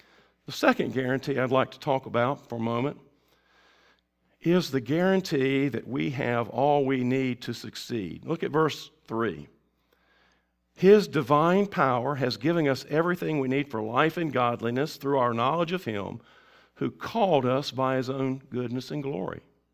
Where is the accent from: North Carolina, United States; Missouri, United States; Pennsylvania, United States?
North Carolina, United States; Tarboro; growing up in Tarboro, North Carolina, in an overachieving family as a sort of a middle child who hated life